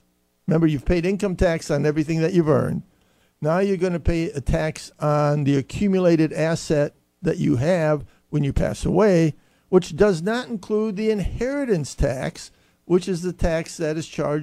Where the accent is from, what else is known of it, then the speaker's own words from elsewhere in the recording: Pennsylvania, United States; now in Virginia, United States; I came here from Pennsylvania.